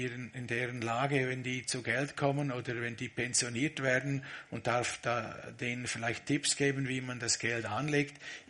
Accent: Thusis, Graubünden, Switzerland; also born or lived in United States; Und daher bin ich in den USA eigentlich geboren.

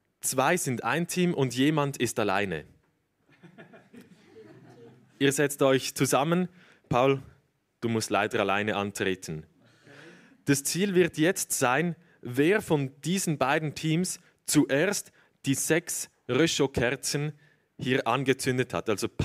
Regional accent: Niederglatt, Zurich, Switzerland; now in Basel, Switzerland; Ich bin im Zürcher Unterland aufgewachsen, in Niederglatt, das ist in der Nähe des Flughafens. Kennen möglicherweise manche von euch. Aktuell wohne ich in Basel, studiere da an derselben Hochschule, an der auch Jonathan Fries studiert hat.

